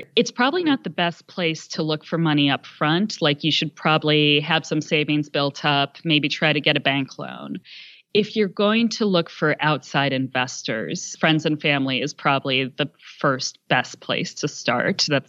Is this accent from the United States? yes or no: yes; Philadelphia, Pennsylvania, United States; I'm from the Philadelphia area, and there's a wonderful convenience store chain, some might call it a cult, called Wawa, that's in Philly.